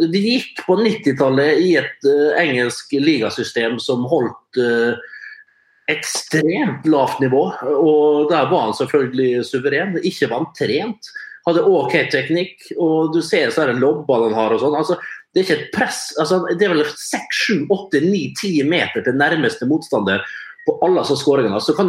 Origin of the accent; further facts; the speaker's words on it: Møre og Romsdal, Norway; det er folk fra der jeg kommer ifra